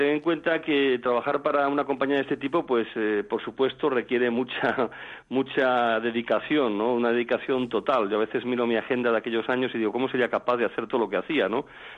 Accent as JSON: {"language": "Spanish", "region": "Galicia", "country": "Spain", "said": "Yo, como sabéis, soy gallego, sí, y sí."}